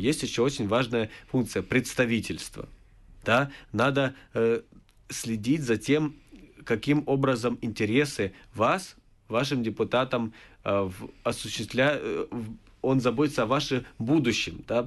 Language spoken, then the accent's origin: Russian; Chernivtsi, Chernivtsi Oblast, Ukraine; и чуть меньше мере, но все-таки в Черновцах, в моем родном городе.